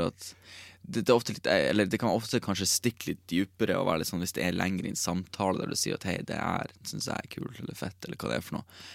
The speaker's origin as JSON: {"language": "Norwegian", "town": "Bodø", "region": "Nordland", "country": "Norway", "tie": "born or raised there", "said": "Så Jeg kan synes i hjembyen min Kan jeg synes det kan være litt I Bodø"}